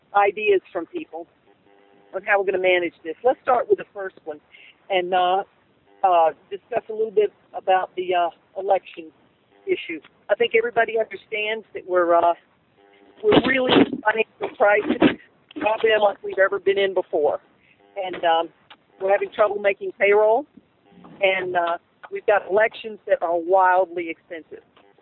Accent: Texas, United States; I'm in California. And I'm ordinarily from Texas

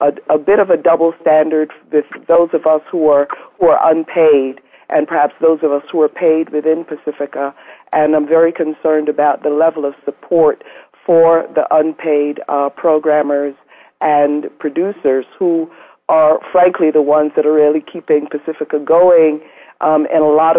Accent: Barbados; moved away; also born or lived in New York; I'm an immigrant from the Caribbean, from Barbados, and lived in New York for quite a long time

